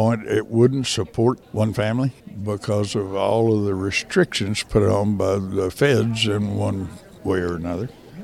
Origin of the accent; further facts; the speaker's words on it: Texas, United States; I was born and raised in Central Texas. We had cow-calf operation and sheep.